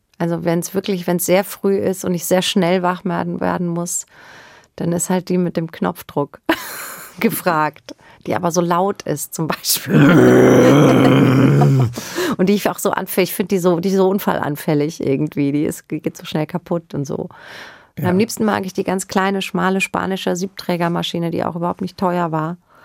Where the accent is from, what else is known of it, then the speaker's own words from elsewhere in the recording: Bavaria, Germany; Ich bin im Spessart aufgewachsen.